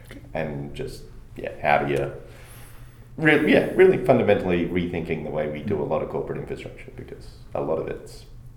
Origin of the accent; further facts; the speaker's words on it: Australia; Curious, because I'm an Australian.